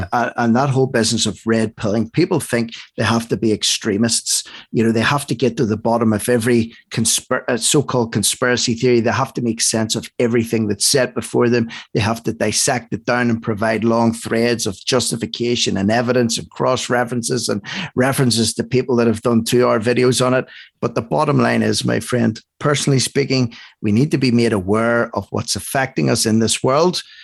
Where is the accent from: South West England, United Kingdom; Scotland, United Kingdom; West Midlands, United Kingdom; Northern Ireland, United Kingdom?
Northern Ireland, United Kingdom; I spent, you know, most of my young childhood and teen years growing up in Northern Ireland, where there was a lot of sectarianism, a lot of religious bigotry